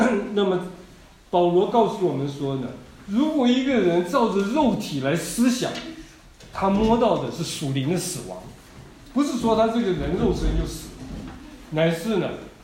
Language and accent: Chinese; Taiwan; 我在台湾长大，我读高中的时候从我们乡下到台北去读书